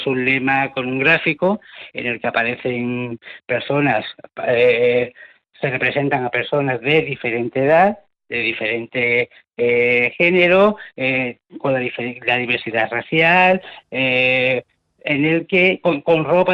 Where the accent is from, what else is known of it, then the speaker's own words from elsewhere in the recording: Andalusia, Spain; yo como andaluz y en un medio, que es en este querido medio andaluz de Andalucía